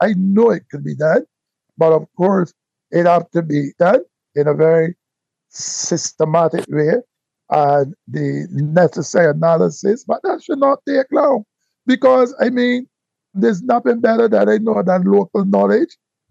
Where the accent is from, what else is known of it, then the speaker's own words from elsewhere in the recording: Saint Michael, Barbados; I was raised in the Pine Housing area and Gawdale Housing area. 35 years of my life. I will be 71 this year.